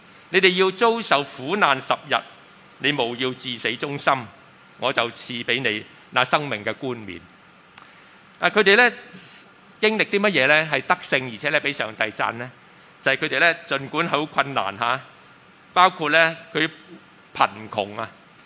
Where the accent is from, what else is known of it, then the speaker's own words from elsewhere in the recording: Pingzhou, Guangdong, China; 其實咧我喺平洲長大係咪？咁誒出世然之後長大，